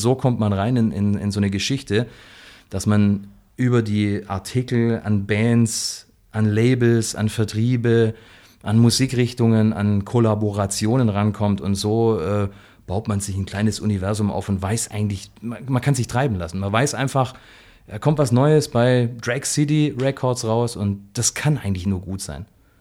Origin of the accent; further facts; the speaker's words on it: Ulm, Baden-Württemberg, Germany; Ich bin geboren in Ulm. Und ich wohne, seit ich aus dem Krankenhaus in Ulm quasi von meiner Mutter und von meinem Vater nach Hause gebracht worden bin, wohne ich auf dem Land 10 Kilometer von Ulm entfernt in Elchingen.